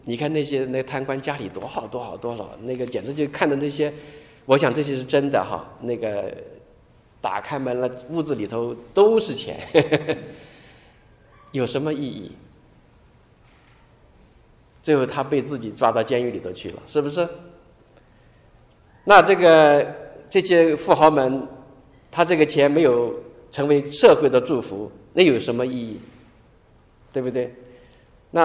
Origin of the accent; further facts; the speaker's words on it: China; 我们中国人也说知足者常乐